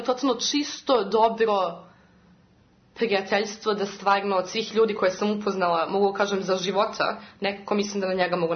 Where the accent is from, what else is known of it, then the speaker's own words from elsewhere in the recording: Serbia; ja sam mlada devojka iz Srbije